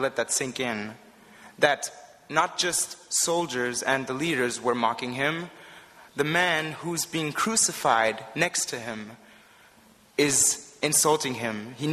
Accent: Berlin, Germany; And I grew up here in Berlin, so Berlin has a special place in my heart.

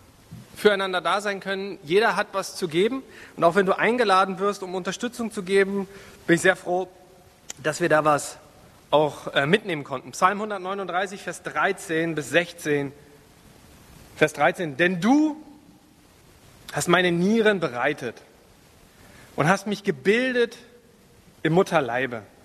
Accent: Mecklenburg-Vorpommern, Germany; obwohl ich meine Heimat ja sehr, sehr liebe und die Natur und die Menschen dort, weiß ich aber auch, was die Sünde mit mir in Mecklenburg gemacht hat.

